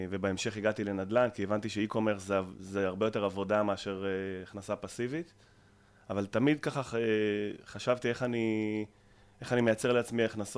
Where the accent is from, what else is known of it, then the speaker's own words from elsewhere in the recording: Northern District, Israel; גדלתי בקיבוץ בצפון, ועבדתי 12 שנה בהייטק.